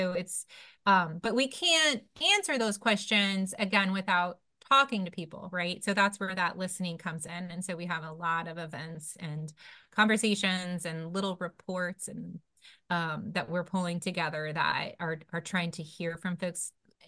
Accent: Midwest, United States; moved away as an adult; now in West Virginia, United States; so I grew up in the Midwest. You can hear in my accent. But I moved to West Virginia in 2005. So it's been 20 years now that I've worked on regional issues.

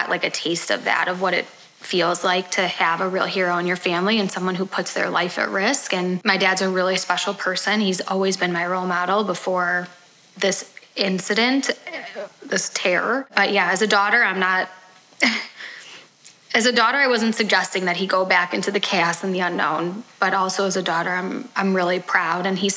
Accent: Highland Park, Illinois, United States; And, you know, I grew up in Highland Park. You grew up in Glencoe.

